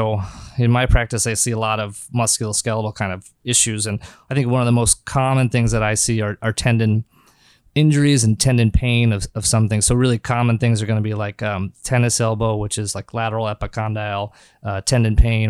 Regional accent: Pacific Northwest, United States; and then they stayed there and had me and my sister and never left. So I grew up in the Northwest.

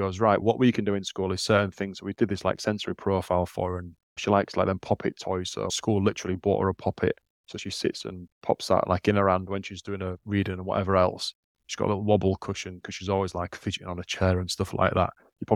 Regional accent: Leeds, Yorkshire and the Humber, United Kingdom; Like, we're growing up in Leeds now.

